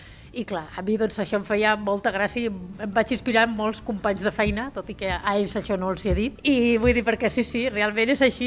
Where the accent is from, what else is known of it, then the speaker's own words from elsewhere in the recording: Sabadell, Catalonia, Spain; sóc urbanita, sóc de Sabadell, he viscut pràcticament tota la meva vida a Sabadell, excepte un parèntesi de 5 anys.